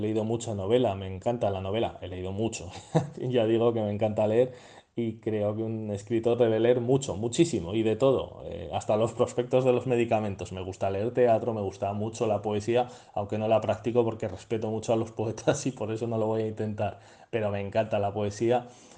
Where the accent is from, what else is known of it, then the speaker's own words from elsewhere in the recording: Zaragoza, Aragon, Spain; born there; nací en Zaragoza hace ya unos cuantos años, tantos como 45 para 46, este agosto, nací en el 77 concretamente